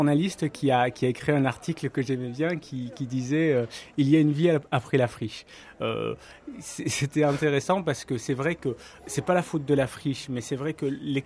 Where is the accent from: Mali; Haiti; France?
France; Marseille, Provence-Alpes-Côte d'Azur; je suis natif de Marseille, j'ai grandi dans le quartier, je suis né à la maternité de la Belle de Mai comme beaucoup, j'ai grandi dans le quartier de la Plaine